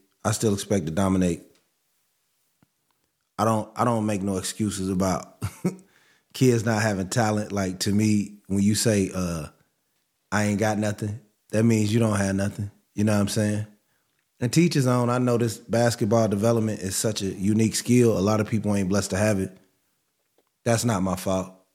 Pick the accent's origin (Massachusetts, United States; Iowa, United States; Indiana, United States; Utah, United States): Indiana, United States; Gary; I'm from Gary, Indiana, man. I've had all black teachers.